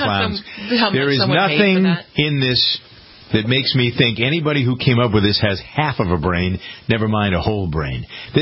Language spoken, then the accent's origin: English; Framingham, Massachusetts, United States; My hometown of Framingham, Massachusetts